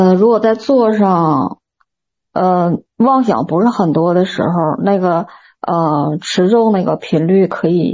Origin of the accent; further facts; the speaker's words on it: Liaoning, China; 因为我是辽宁的